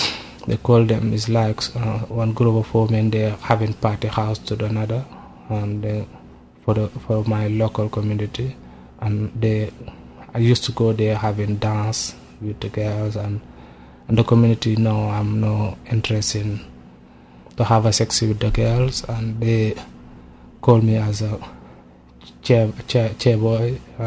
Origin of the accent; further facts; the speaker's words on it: Senegal; moved away as an adult; now in United Kingdom; I'm from Senegal. I'm 24 years old. I've been in UK for 3 years now. Came in UK in December 2008.